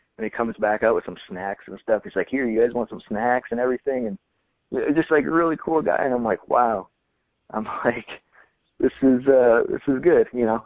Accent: Canada; the only bad thing about growing up in Canada is we didn't have access to watch

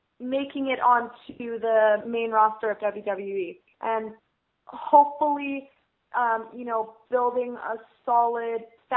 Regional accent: Victoria, British Columbia, Canada; not only because that's my hometown, so I had a lot of fans

